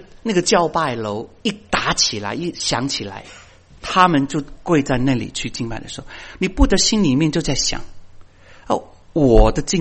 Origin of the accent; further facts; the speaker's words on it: China; 我们中国人说三尺头上有神明，对吗？